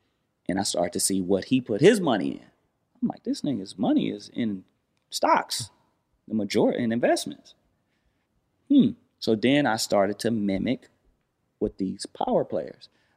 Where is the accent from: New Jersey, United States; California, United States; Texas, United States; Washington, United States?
California, United States; Watts; He from Philly. I'm from Watts.